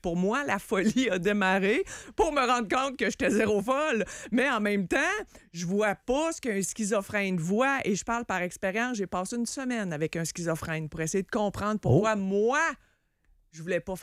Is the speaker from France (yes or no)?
no; Sainte-Foy, Quebec, Canada; c'est du région de Québec. J'ai grandi à Sainte-Foy. Okay, j'ai été aux États-Unis un petit peu aussi.